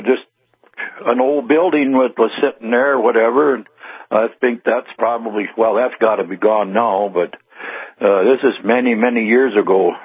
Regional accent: Velva, North Dakota, United States; I'm originally from the Velva area, Voltaire area, whatever.

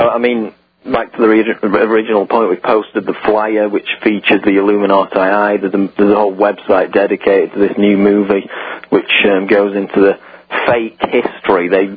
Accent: United Kingdom; No, because I'm British.

